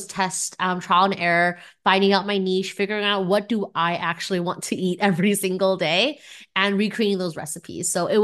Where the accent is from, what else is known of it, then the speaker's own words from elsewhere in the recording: Taiwan; now in Vancouver, Canada; I'm originally from Taiwan. And Taiwan, if you've never been before, is definitely a country full of street food. Food is like the whole country's love language. So I grew up with lots of food around me. And then I moved to Vancouver